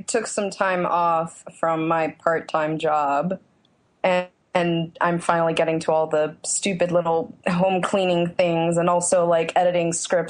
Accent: Phoenix, Arizona, United States; now in Brooklyn, United States; I'm originally from Phoenix. I moved to Brooklyn

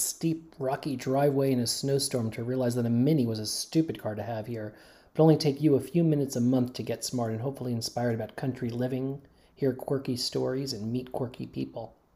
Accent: New Jersey, United States; I grew up in New Jersey suburbs, and Brian was raised in Brooklyn.

